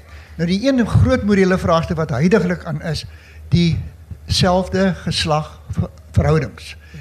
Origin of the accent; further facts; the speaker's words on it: Strand, Western Cape, South Africa; van die Strand. Ek is bykans 80 jaar in die gemeente van die NG Kerk.